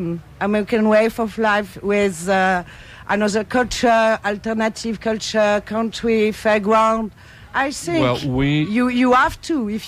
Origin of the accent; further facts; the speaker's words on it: Corsica, France; Corsica. And little island in the south.